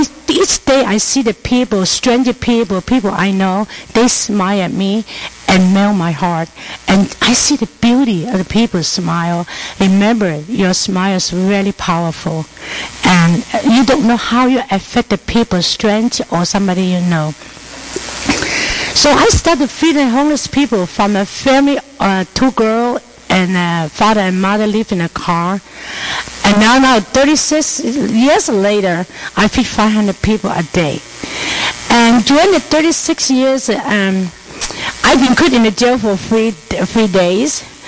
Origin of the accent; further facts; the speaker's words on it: Xinjiang, China; I come from Uyghur, and I've been serving the homeless for the last 36 years now.